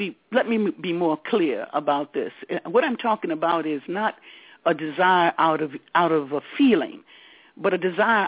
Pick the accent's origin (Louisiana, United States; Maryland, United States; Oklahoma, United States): Louisiana, United States; New Orleans; trying to help people similar to the person that I was growing up in the Seventh Ward of New Orleans, with committed parents and numerous people who were concerned about my development.